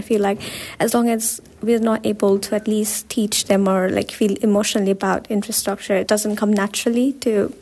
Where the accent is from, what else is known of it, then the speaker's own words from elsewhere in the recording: Nepal; English is a second language; I'm from Nepal. I'm an international student here.